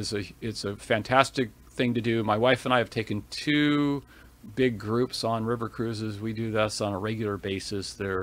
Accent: California, United States; Big kids like me can too, because I grew up surfing here in Orange County.

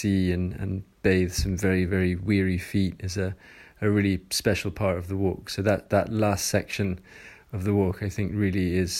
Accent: Dundee, Scotland, United Kingdom; I come from Dundee in the east coast of Scotland.

